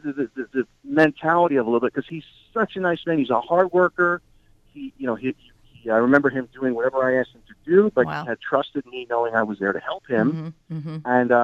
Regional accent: New York, United States; Maybe it's because I'm a New Yorker and I don't like wasting time

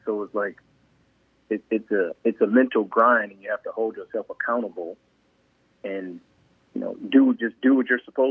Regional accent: Detroit, Michigan, United States; toughness is instilled in you early growing up in Detroit playing basketball because the talent pool is so deep.

